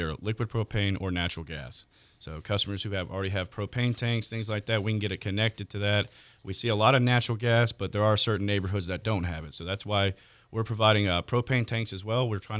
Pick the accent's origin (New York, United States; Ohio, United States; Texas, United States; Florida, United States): Florida, United States; Gulf Breeze; I myself a Pensacola boy. I was raised in Gulf Breeze, so I'm local.